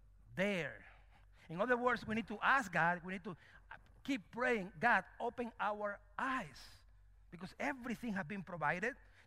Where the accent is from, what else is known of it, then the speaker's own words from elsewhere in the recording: Cuba; And I am from Cuba, but that's past tense.